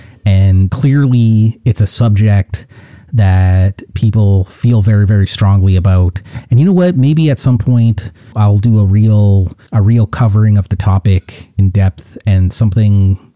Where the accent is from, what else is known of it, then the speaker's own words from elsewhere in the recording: the South, United States; I feel like growing up in the South, maybe this is just a stereotype